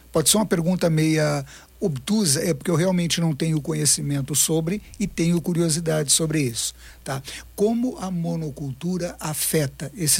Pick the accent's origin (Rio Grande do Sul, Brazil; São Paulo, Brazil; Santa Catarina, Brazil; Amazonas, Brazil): Rio Grande do Sul, Brazil; Eu lembro deles quando eu era criança no Rio Grande do Sul.